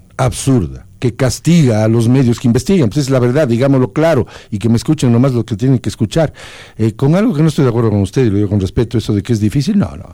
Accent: Quito, Pichincha, Ecuador; Utilizando un quiteñismo, yo soy quiteño, nos dieron debatiendo.

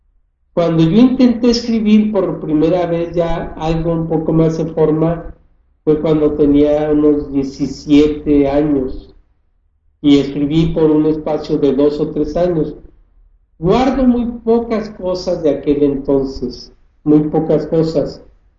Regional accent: Mexico; moved away; also born or lived in Saltillo; Yo tuve que salir de México porque había días que no tenía ni un peso para darle de comer a mi familia.

